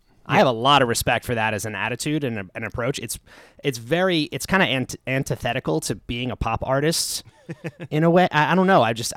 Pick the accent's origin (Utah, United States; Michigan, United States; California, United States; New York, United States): New York, United States; Long Island; I think when I was a kid, I grew up on Long Island.